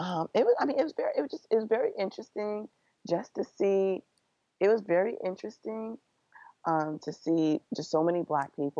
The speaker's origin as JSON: {"language": "English", "region": "New York", "country": "United States", "said": "I'm a New Yorker. I'm very much a New Yorker. You probably could hear it in my voice. I'm very, very much a New Yorker."}